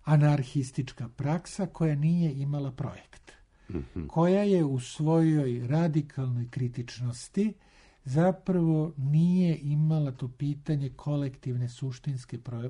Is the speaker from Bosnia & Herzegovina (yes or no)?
no; Belgrade, Serbia; Ja dolazim iz Beograda